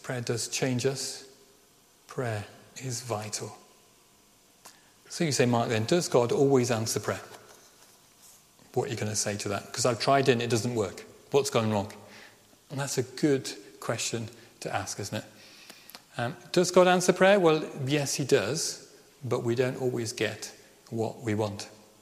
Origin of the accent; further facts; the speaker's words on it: Birmingham, West Midlands, United Kingdom; which was lovely for me to hear as a Brummie. So that was fun. We were chatting in Welsh, which is probably why maybe my accent, Ceredigion accent, is stronger in Welsh.